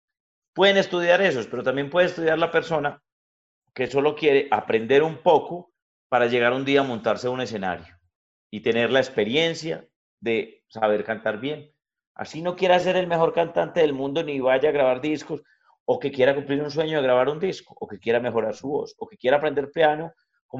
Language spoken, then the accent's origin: Spanish; Medellín, Antioquia, Colombia; Soy de Medellín, Antioquia, Colombia, pero más que decir que soy de Medellín, soy colombiano, soy latinoamericano